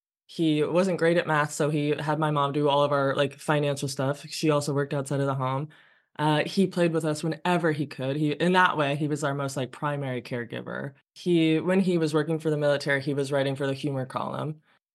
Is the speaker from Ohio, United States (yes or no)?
yes; Ohio, United States; And I grew up in Ohio where I was in a monoculture. It felt very white.